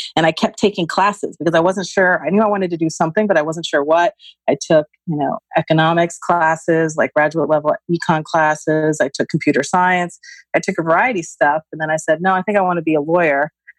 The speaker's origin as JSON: {"language": "English", "town": "Tampa", "region": "Florida", "country": "United States", "tie": "born or raised there", "said": "So I grew up in Tampa."}